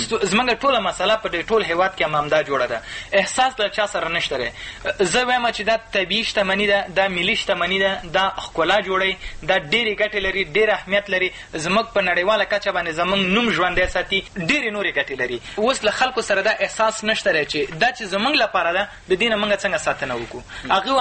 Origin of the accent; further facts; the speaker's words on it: Afghanistan; مونږ افغانان یو بیا په ځانګړې توګه مونږ پښتانه یو